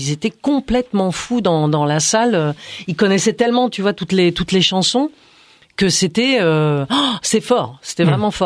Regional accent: Saumur, Pays de la Loire, France; born there; je suis née à Saumur, au théâtre de Saumur.

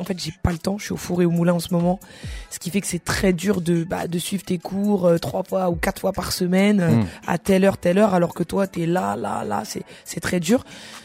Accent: Champigny-sur-Marne, Île-de-France, France; Alors, je suis né à Champigny, j'ai grandi à Champigny.

